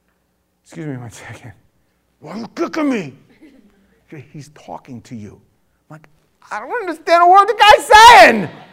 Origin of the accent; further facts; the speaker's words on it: New York City, New York, United States; I was from New York, from the city, my whole life.